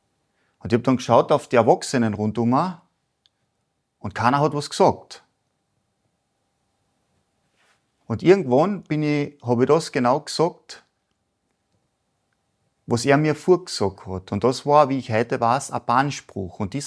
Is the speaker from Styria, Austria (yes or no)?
no; Carinthia, Austria; Ja, ich komme von Kärnten, das ist ganz im Süden von Österreich.